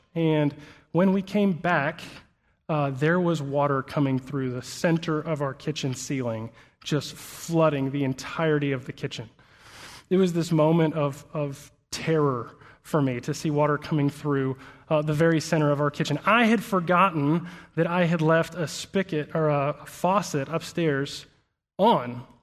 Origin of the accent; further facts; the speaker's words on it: Alabama, United States; I mentioned that we moved here from Alabama, and in Alabama it's pretty rare to get a really deep freeze